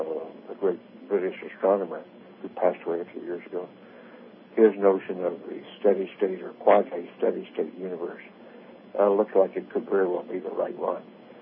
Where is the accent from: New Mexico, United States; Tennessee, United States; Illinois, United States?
New Mexico, United States; Roswell; And I grew up in Roswell, so a little more of that area I was well acquainted with.